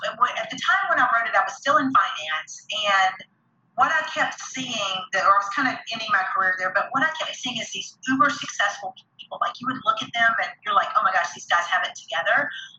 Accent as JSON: {"language": "English", "region": "the South", "country": "United States", "accent": "Southern", "said": "there's so many little sound bites that with my little Southern accent would be funny."}